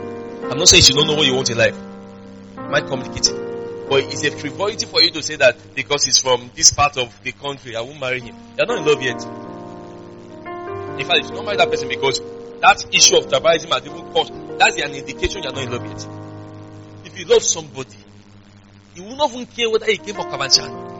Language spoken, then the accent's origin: English; Nigeria; I'm from the Igbo tribe, but I know very much sure that I'm not going to marry an Igbo person.